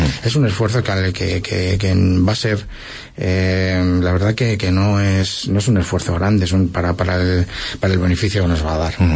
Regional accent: Salamanca, Castile and León, Spain; now in Alicante, Spain; Yo soy de Salamanca, en Salamanca hace mucho frío, en Salamanca a las 10 de la noche da gusto estar en casa, pero es que vivo en Alicante.

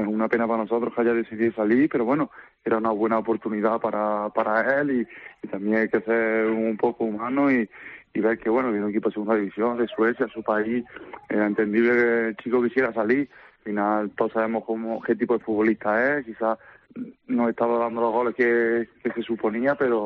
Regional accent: Córdoba, Andalusia, Spain; Aparte de porque sea canterano de allí, porque bueno, es mi tierra, ¿no? Tengo mi familia allí, tengo a mis amigos allí

